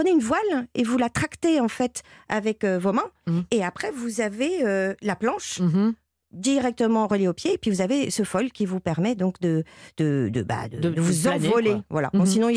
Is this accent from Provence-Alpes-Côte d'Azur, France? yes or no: no; Brittany, France; En plus, je suis bretonne quand même.